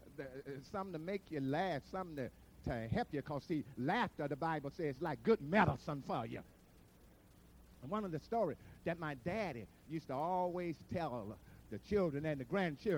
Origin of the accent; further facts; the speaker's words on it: Liberal, Kansas, United States; Growing up in Liberal, that was like a sin to not be happy.